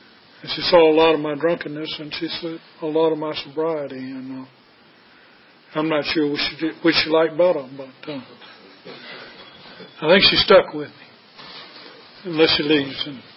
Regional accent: Richmond, Virginia, United States; I'm from Richmond, Virginia.

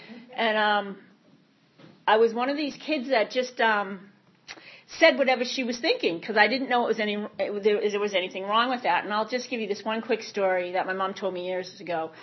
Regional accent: Massachusetts, United States; as you can tell, I'm probably not from the South. I get sober in Boston, born and raised in Massachusetts.

